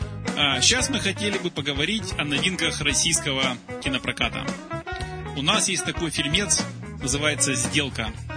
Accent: Australia; Ну да, так я сам родом из Австралии.

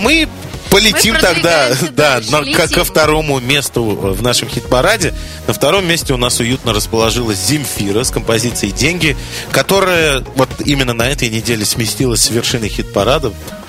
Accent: Tashkent, Uzbekistan; now in Boston, United States; я когда прилетаю домой, то я прилетаю в город Бостон, я уже, хотя я из Ташкента, вообще еще дальше

